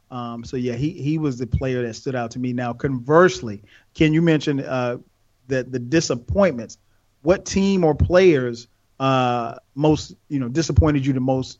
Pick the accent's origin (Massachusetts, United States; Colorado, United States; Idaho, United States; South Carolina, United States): South Carolina, United States; I'm from South Carolina.